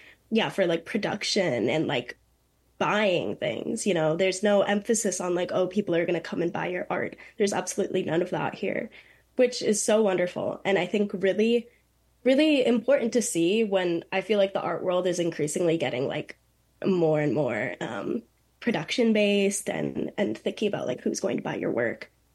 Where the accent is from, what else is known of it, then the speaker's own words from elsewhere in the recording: New York, United States; I mean, I'm from the Hudson Valley, and there are a lot of art residencies popping up around here